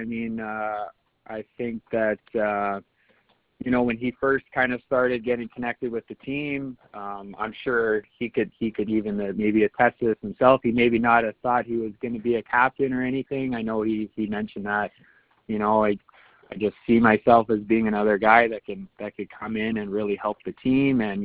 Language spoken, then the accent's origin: English; Peace River, Alberta, Canada; I know I grew up playing baseball in Peace River as well.